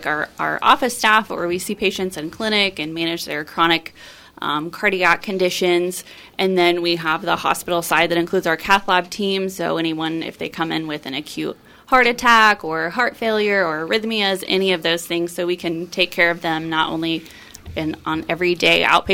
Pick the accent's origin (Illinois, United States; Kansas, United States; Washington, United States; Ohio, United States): Kansas, United States; Iola; So I grew up in Iola, Kansas, so I'm know the area pretty well.